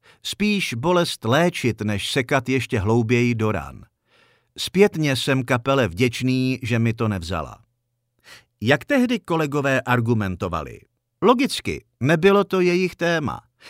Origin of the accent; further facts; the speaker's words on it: Prague, Czechia; Taky jsem byl z Prahy, Pražák, vypadalo to skoro na třídní problém.